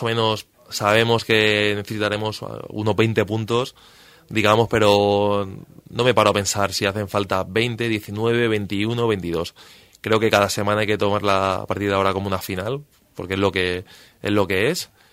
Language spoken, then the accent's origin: Spanish; Alicante, Valencian Community, Spain; Desde pequeño soy también herculano, ¿sabes? Uh-huh. soy alicantino, entonces claro, es el equipo de mi ciudad